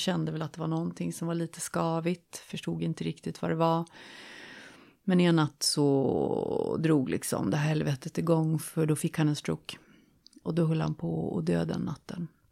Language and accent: Swedish; Jämtland County, Sweden; now in Stockholm, Sweden; Jag är 50 år. Jag kommer från Jämtland. Flyttade ner till Stockholm i början på 90-talet.